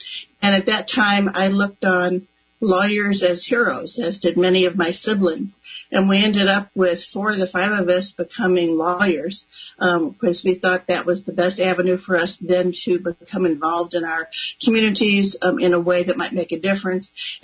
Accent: St. Louis, Missouri, United States; Sure. I grew up in St. Louis. I was the fourth of five kids, went to school in Clayton, Missouri, and that area through grade school and high school

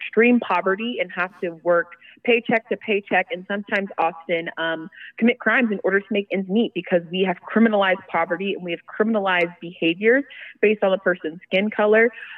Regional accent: the South, United States; now in Providence, United States; I grew up in the South, and I also was a high school teacher in New Bedford, Mass, and have worked in Rhode Island schools as well here in Providence.

